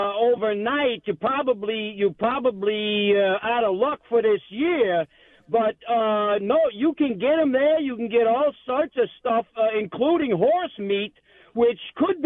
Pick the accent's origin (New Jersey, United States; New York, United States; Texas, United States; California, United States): New York, United States; I mean, I got thick skin. I'm from New York.